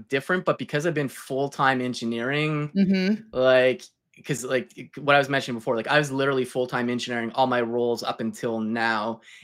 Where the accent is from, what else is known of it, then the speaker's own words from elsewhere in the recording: Montreal, Quebec, Canada; I'm from Montreal, Canada. So East Coast representing.